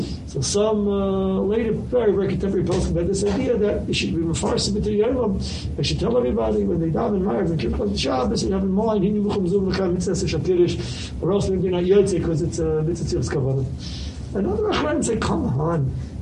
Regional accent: Riverdale, New York, United States; I grew up in Riverdale, so I used to daven Yom Nerun in Shiva's towels in Riverdale.

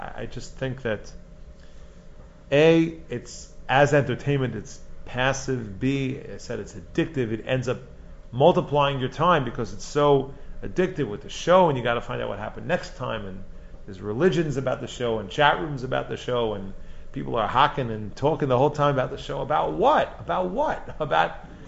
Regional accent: Teaneck, New Jersey, United States; By the way, I grew up in Teaneck, New Jersey, and I actually had like the worst babysitting job in the entire Teaneck when I was growing up

